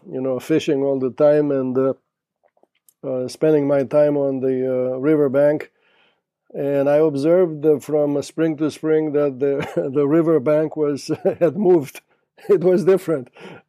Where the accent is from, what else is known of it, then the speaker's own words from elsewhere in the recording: Tulcea County, Romania; I was born and raised on the Danube, especially exactly in the Danube Delta, which is a place that most civilized people would consider wild and untouched.